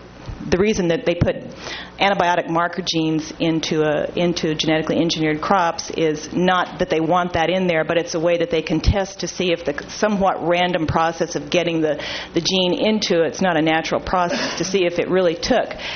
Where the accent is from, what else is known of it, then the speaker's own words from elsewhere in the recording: Cambria, California, United States; I'm from Cambria, and I'm here today to inform the board and the public of a possible health risk